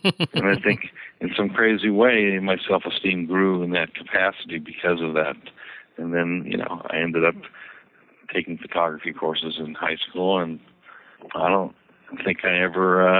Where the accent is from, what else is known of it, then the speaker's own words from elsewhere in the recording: Los Angeles, California, United States; I grew up in Los Angeles.